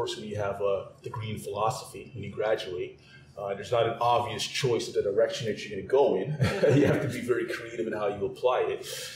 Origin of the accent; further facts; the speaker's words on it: Canada; as an individual of color, a visible minority, especially growing up in Canada